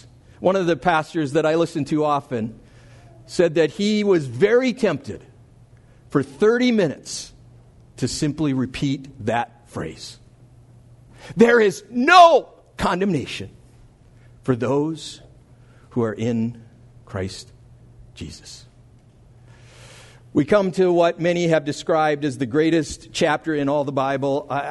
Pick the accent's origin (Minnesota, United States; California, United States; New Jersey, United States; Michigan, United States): Minnesota, United States; I grew up in Minnesota. Minnesota teams don't celebrate very often.